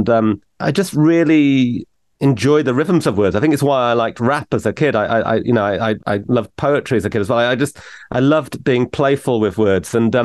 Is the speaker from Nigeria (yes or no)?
no; North East England, United Kingdom; because I grew up in the Northeast, where you say that things are canny if they're good.